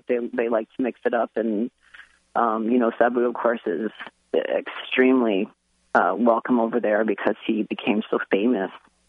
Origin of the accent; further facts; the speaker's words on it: Canada; now in United States; I'm actually Canadian.